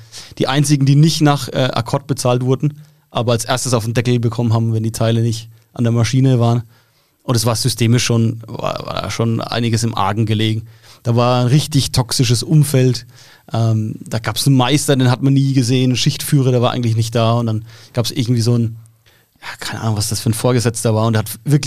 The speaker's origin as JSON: {"language": "German", "region": "Bavaria", "country": "Germany", "said": "ich komme aus dem Landkreis Schweinfurt, ganz viel Industrie da vor Ort."}